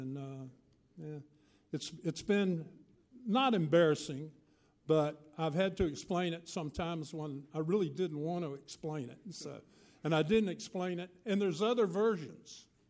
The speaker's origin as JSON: {"language": "English", "town": "Lakeland", "region": "Florida", "country": "United States", "tie": "born or raised there", "said": "I grew up in Lakeland, Florida. And there was a radio show that ran every week down there."}